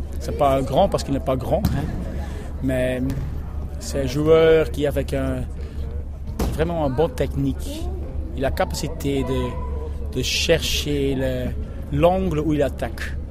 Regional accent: Belgium; Moi, je suis un Belge, mais pas un vrai Belge, je parle toujours.

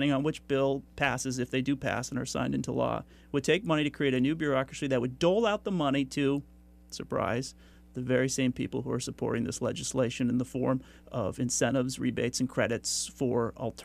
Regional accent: Bellows Falls, Vermont, United States; I grew up in Bellows Falls. We used to have a grocery store.

